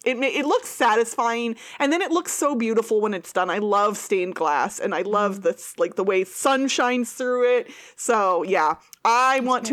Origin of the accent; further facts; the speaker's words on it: Midwest, United States; Like, I grew up in the Midwest, and the Iowa State Fair is always a blast.